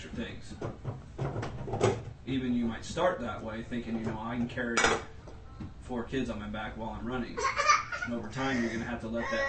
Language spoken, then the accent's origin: English; Missouri, United States; we're way out on the golf course back in my hometown. One time we're back in Missouri, and the golf cart breaks down.